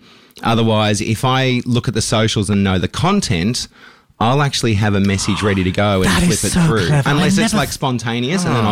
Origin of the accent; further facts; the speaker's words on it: Sydney, New South Wales, Australia; also born or lived in Melbourne; now in Queensland, Australia; So I'm born and raised in Western Sydney.